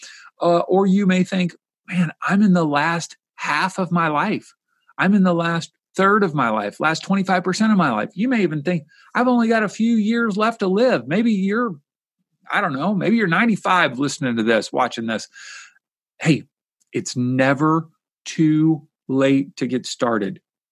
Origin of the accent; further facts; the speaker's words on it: Kentucky, United States; He started Kentucky Fried Chicken, my home state where I grew up, at 62 years old.